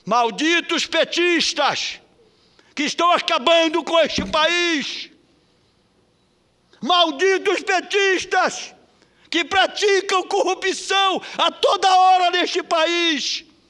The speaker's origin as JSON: {"language": "Portuguese", "region": "Pará", "country": "Brazil", "tie": "born or raised there", "said": "Nasci na ilha do Marajó. Sou paraense nato."}